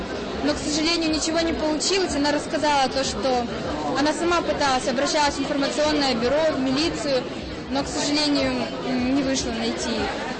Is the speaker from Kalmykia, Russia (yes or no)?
yes; Elista, Kalmykia, Russia; я из Республики Калмыкия, город Элиста.